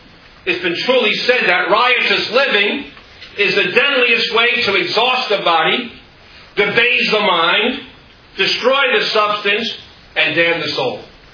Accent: Queens, New York, United States; I wish I could tell you about the things I've seen and heard when I was growing up in Queens.

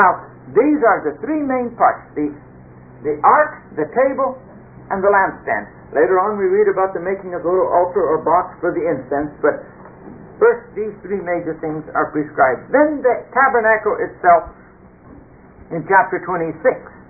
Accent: California, United States; I come from California. I have seen it there too.

